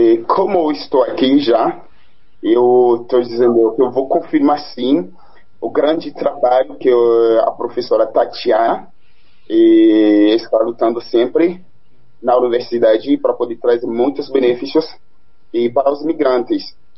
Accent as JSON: {"language": "Portuguese", "country": "Haiti", "second_language": "Portuguese", "lives_now": "Brazil", "said": "Nós, como haitianos, vamos ser encontrados com pessoas de outros países"}